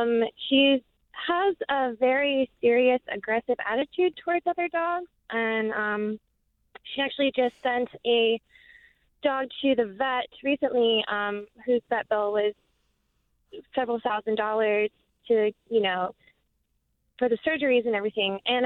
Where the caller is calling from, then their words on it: Portland, Oregon, United States; I'm from Portland.